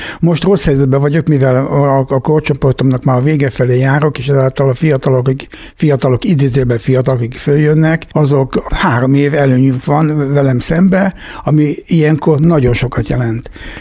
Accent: Budapest, Hungary; Hát én igazából Pesten születtem, a Császáruszodába jártam úszni sokáig

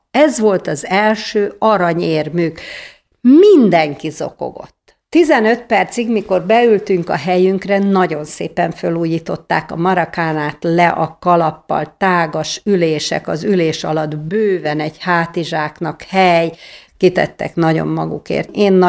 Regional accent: Hungary; én nem szenyóra vagyok, hanem egy magyar asszony. És aztán, mikor megtudták, hogy magyarok vagyunk

